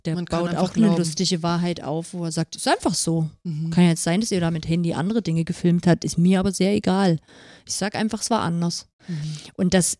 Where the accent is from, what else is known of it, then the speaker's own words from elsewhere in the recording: Saxony, Germany; Ja, aber ich komme aus Sachsen.